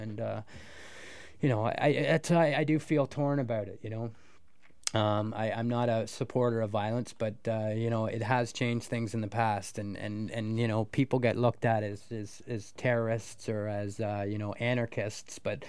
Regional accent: Canada; as a Canadian, I feel a little torn about it

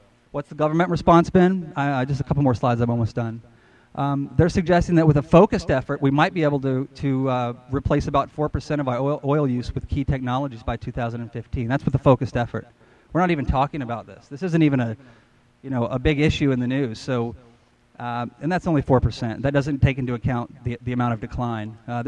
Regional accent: United States; now in Canada; I'm originally from the States, but Canada is very similar.

